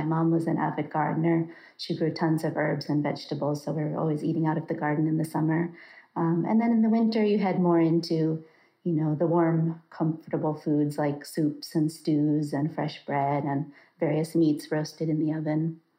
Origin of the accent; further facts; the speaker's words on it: New England, United States; now in Japan; So I'm originally from New England, and we try to spend a few months a year here just so I can come back to the States